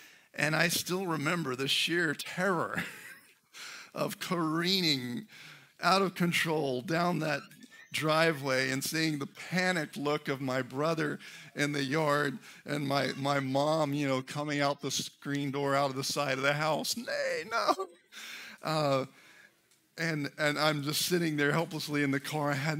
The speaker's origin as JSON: {"language": "English", "region": "Alabama", "country": "United States", "tie": "born or raised there", "said": "my boyhood growing up in Alabama"}